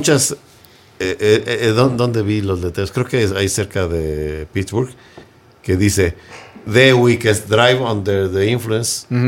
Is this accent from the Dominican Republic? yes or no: no; Tijuana, Baja California, Mexico; yo soy de Tijuana